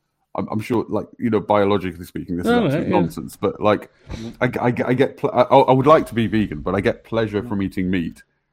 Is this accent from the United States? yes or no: no; England, United Kingdom; I'm English and working class.